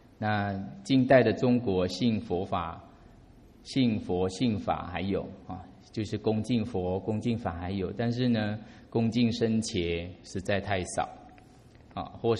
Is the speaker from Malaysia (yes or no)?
yes; Malaysia; now in China; 在福岩，我刚从马来西亚来的时候，其实我都觉得哦，福岩哈，个导师的地方应该是非常哦，很庄严，很殊胜。